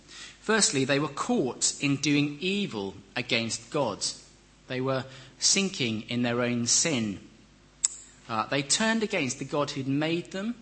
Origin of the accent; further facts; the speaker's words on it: Wales, United Kingdom; One of my other heroes as a Welshman growing up was Ryan Giggs